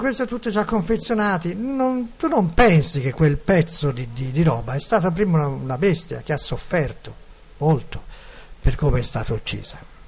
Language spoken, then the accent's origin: Italian; Siena, Tuscany, Italy; Ah, sono senese, ragazzi.